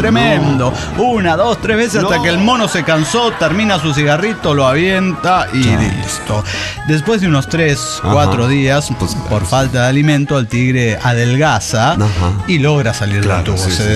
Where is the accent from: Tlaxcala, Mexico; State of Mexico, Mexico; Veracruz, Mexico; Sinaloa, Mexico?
State of Mexico, Mexico; Nezahualcóyotl; Soy el antisocial de Nezahualcóyotl, México.